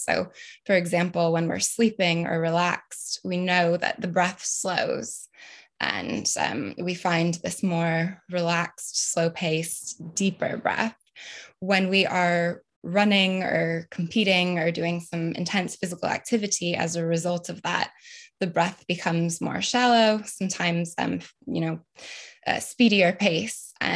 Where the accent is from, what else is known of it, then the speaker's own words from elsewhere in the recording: United States; now in United Kingdom; I'm obviously American, as you can hear, also now British, which is always an exciting thing to share with people.